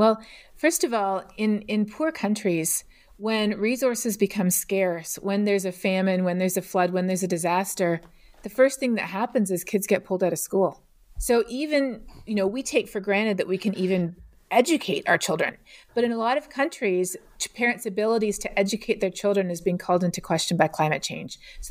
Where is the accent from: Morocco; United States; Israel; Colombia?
Colombia; I actually spent a number of my years growing up in Colombia in South America, which is a big place that grows coffee.